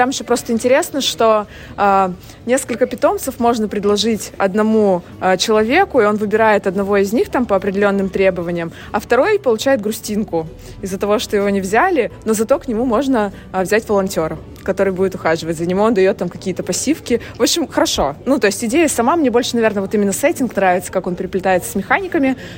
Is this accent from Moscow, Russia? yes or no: no; Chelyabinsk, Chelyabinsk Oblast, Russia; Ну, то есть, так для меня немножко дико, я же из Челябинска.